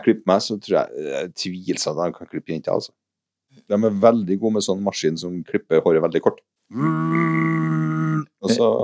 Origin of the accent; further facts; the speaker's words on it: Northern Norway, Norway; accent: Northern Norwegian; jeg startet som nordlending, og så bare sklir jeg over til å bli trunnere.